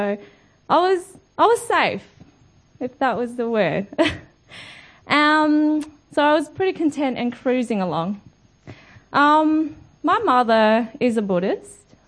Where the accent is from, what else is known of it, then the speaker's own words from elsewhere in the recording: Australia; And also just opportunity growing up in Australia, a really, really great opportunity.